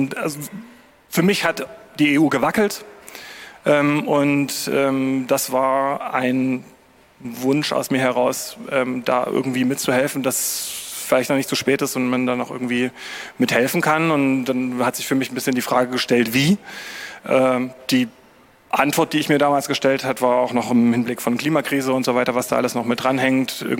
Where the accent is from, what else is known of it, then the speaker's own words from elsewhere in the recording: Bad Schlema, Saxony, Germany; now in Leipzig, Germany; ich bin Sachse, ja, mein ganzes Leben lang schon und ich komme aus dem Erzgebirge, aus Bad Schlema, falls das jemand was sagt, und seit 2004 in Leipzig.